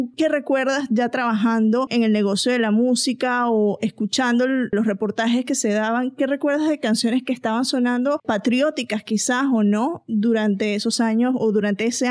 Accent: Atlanta, Georgia, United States; de Atlanta.

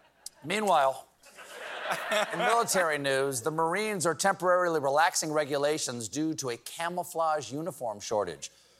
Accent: South Carolina, United States; I'm from South Carolina, and I love the accent. It's beautiful, but the show auto-tunes my accent out for a broader national appeal.

